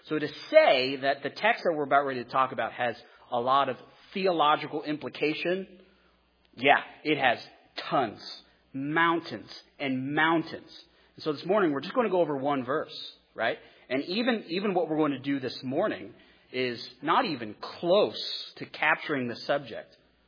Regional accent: United States; As an American, we don't have kings.

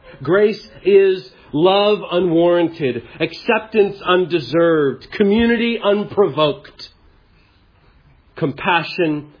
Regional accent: Florida, United States; accent: Florida; Got to get my Florida accent back.

